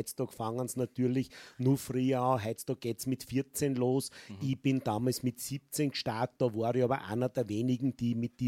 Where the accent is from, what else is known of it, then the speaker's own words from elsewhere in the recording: Linz, Upper Austria, Austria; das war als Linzer ein Linzer Spiel